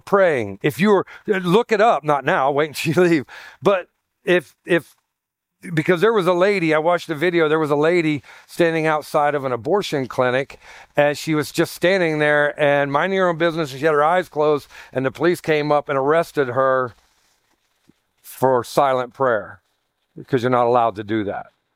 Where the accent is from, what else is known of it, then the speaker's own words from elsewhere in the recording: Ohio, United States; I'm from originally from Ohio, Southern Ohio.